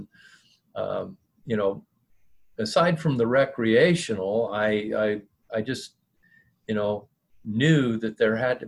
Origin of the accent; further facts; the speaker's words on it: Oregon, United States; I'm originally from Oregon. So there's one of your states that, you know, back when I lived there, cannabis, smoking pot was like, if you got caught with less than an ounce, it was a parking ticket.